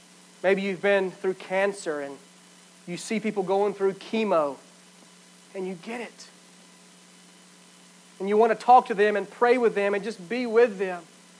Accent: Atlanta, Georgia, United States; now in Elk City, United States; So we come to Elk City, and I'm not from Elk City. I grew up in Atlanta, and I'm just going to be honest with you, this was culture shock beyond belief.

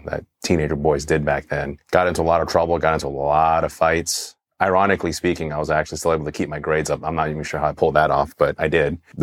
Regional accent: Monterey Park, California, United States; also born or lived in Taiwan; So I was born in Taiwan, came here when I was one. So basically I was here. My childhood, I grew up in Monterey Park.

